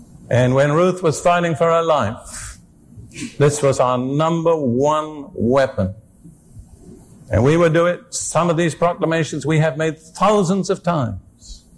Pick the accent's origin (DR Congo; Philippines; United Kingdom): United Kingdom; I am British by background, as most of you know.